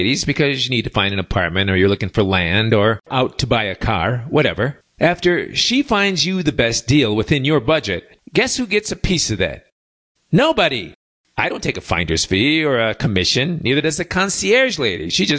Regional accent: Chicago, Illinois, United States; I'm from Chicago, so I like to keep that word ain't alive.

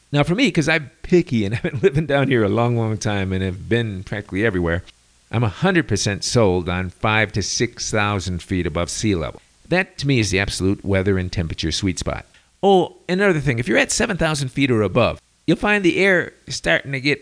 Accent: Chicago, Illinois, United States; I'm from Chicago, and I've seen enough snow and ice to last me 6 lifetimes.

